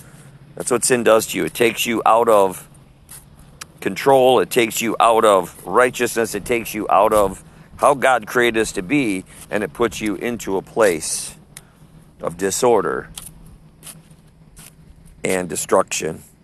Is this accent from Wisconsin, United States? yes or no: yes; Wisconsin, United States; Like, I'm from Wisconsin, and a lot of people tell me I have an accent, a state in America here.